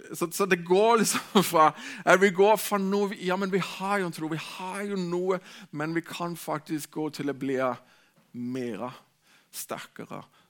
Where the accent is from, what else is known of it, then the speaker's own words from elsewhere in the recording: Denmark; Norwegian is a second language; jeg er dansk, hvis du er ny her i menigheten, så er det fordi jeg klarer ikke de der R'ene og alt sånt.